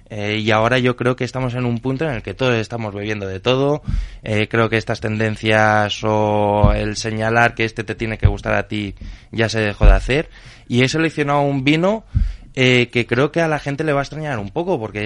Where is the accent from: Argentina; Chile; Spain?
Spain; Y luego que ya sabemos cómo somos los españoles